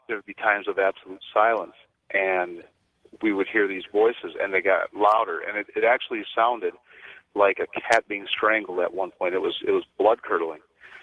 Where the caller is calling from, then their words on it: North Dakota, United States; I'm calling from North Dakota.